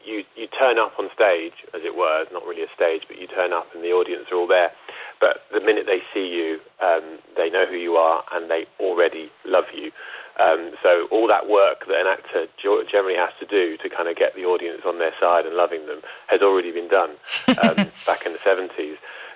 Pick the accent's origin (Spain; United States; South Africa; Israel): Spain; I grew up in Spain, and prior to going to kind of an English, one of the international schools, I went to a Spanish school, so I speak fluent Spanish as well